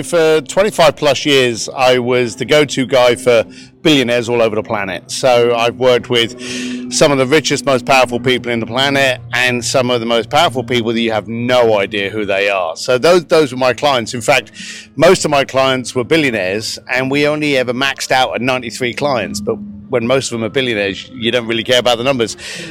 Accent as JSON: {"language": "English", "region": "London", "country": "United Kingdom", "said": "I'm a bricklayer from East London."}